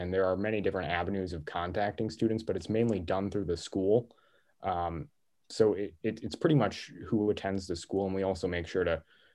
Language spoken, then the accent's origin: English; Charlevoix, Michigan, United States; I'm from Charlevoix.